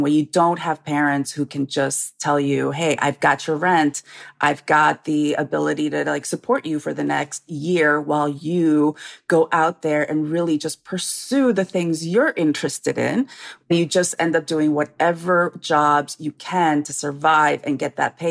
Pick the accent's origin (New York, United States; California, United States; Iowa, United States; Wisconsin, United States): Iowa, United States; Iowa City; Even growing up in Iowa City, where we ended up, because my father became a teacher assistant at the University of Iowa, where he obtained his doctorate.